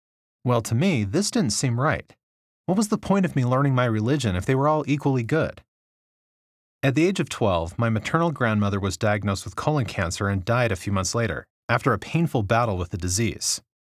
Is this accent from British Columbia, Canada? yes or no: yes; Vancouver, British Columbia, Canada; born there; I was born in Vancouver, Canada. My family, who were Roman Catholics, raised me as a Roman Catholic until I was 12 years old. I've been Muslim for approximately 6 years